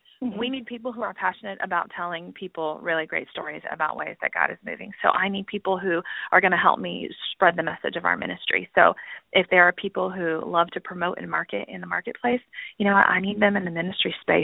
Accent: Midwest, United States; I'm from the Midwest, so that's how it would happen.

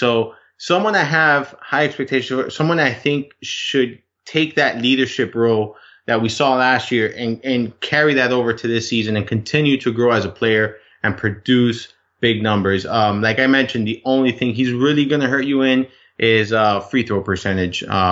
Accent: Miami, Florida, United States; I'm from Miami.

